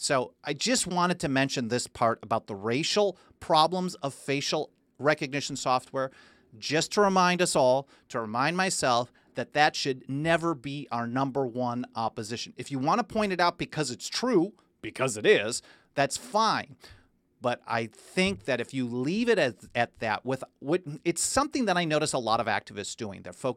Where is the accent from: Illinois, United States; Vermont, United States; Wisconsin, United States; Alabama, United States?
Wisconsin, United States; Milwaukee; especially where I grew up in Milwaukee, which was incredibly segregated